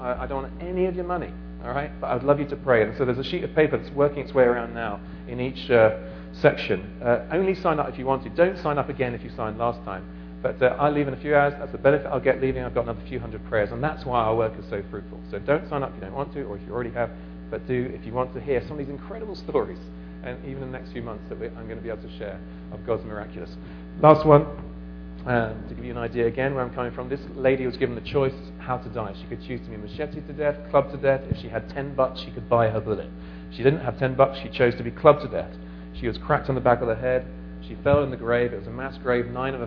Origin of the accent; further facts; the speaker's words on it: England, United Kingdom; I talked to you as an Englishman, you know, and our national pastime, isn't it, Steve?